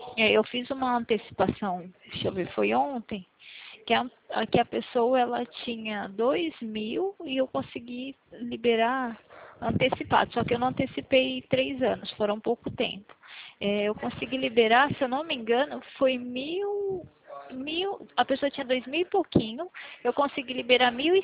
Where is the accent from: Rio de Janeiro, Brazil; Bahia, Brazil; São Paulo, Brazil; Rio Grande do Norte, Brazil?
São Paulo, Brazil; Limeira; eu sou aqui da cidade do estado de São Paulo, da cidade de Limeira.